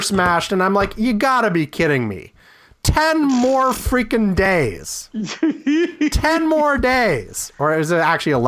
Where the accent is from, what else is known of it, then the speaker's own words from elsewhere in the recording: Madison, Wisconsin, United States; born there; also born or lived in Durham, United States / Bagamoyo, Tanzania / Mozambique / Indianapolis, United States; So anyway, I was born in Madison, Wisconsin. Then I moved to Durham, North Carolina. Then I moved to the town of Bagamoyo in Tanzania.